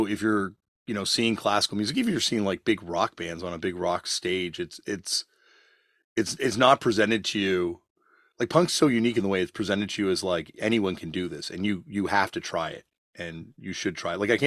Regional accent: Canada; I think especially as like a Canadian

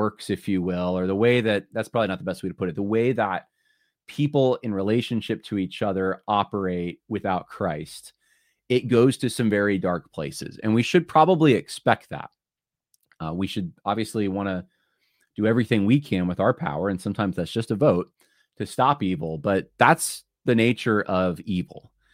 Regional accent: California, United States; born there; My family, both sides, my grandparents, they lived in California. I was born in California.

